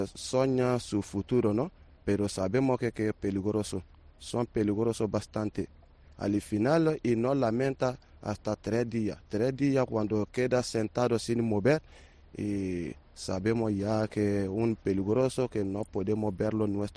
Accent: Mali; Spanish is a second language; now in Spain; Sí, yo soy de Mali.

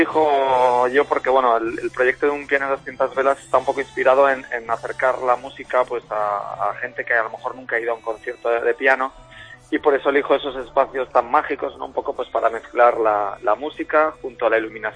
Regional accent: Balearic Islands, Spain; also born or lived in Switzerland; yo he crecido allí desde los 5 años, vivo en Mallorca, mi padre es de León, mi madre es de Jaén. Como bien dijiste, yo he nacido en Suiza, pero bueno, yo soy mallorquín, me he criado allí.

